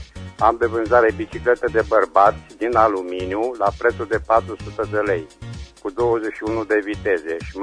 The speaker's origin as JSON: {"language": "Romanian", "town": "Reșița", "region": "Caraș-Severin", "country": "Romania", "said": "sunt din Reșița."}